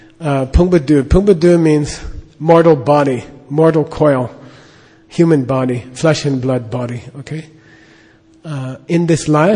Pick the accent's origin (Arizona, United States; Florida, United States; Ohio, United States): Arizona, United States; Phoenix; Even when I was growing up in Phoenix, you go down Central Avenue and there's churches all the way down.